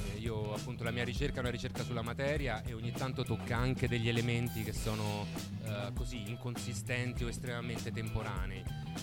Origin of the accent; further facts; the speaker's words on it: Rome, Lazio, Italy; born there; now in Turin, Italy; Io sono nato a Roma e da qualche anno vivo a Torino, dove sto continuando le mie attività.